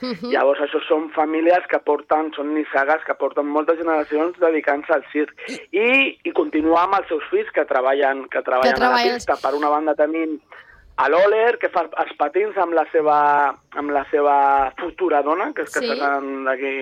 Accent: L'Hospitalet de Llobregat, Catalonia, Spain; aquí per Catalunya jo soc d'Hospitalet

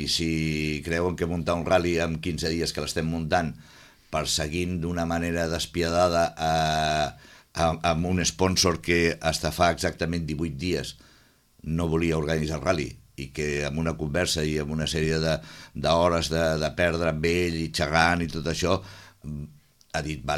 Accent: Sitges, Catalonia, Spain; Jo sempre dic, som catalans i de Sitges.

